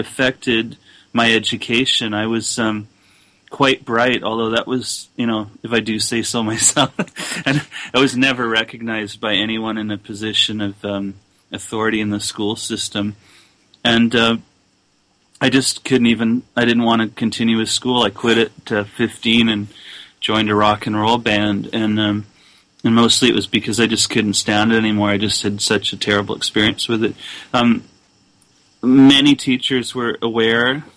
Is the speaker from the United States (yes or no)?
no; Canada; also born or lived in England; I was born in England, and we moved to Canada when I was about 3.